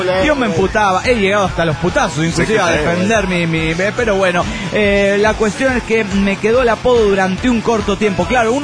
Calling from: Montreal, Quebec, Canada; de Montreal, Canadá.

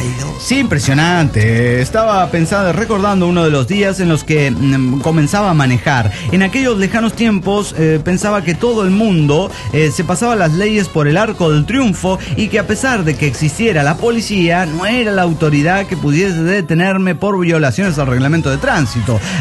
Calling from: Irapuato, Guanajuato, Mexico; de Irapuato, Guanajuato.

